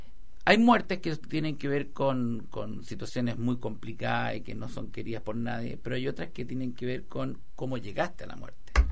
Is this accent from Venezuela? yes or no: no; Osorno, Los Lagos, Chile; Yo me acuerdo cuando corría, sí, ponte tú, de chico cross country en Osorno, a la afuera de Santiago. A la afuera de Osorno.